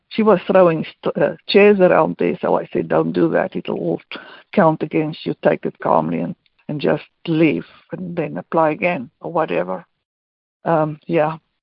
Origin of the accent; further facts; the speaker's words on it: South Africa; So, being South African, oh, immediately, you know, apartheid or whatever.